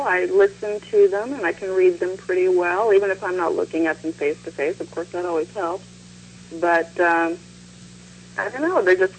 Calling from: Alabama, United States; I'm in Alabama.

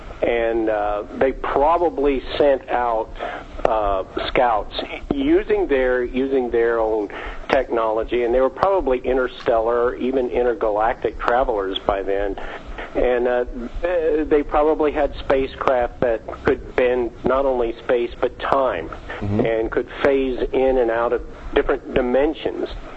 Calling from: Georgia, United States; From Georgia.

